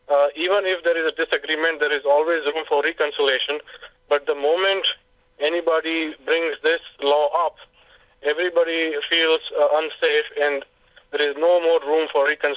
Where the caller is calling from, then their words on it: Houston, Texas, United States; Yes, I'm calling from Houston, Texas.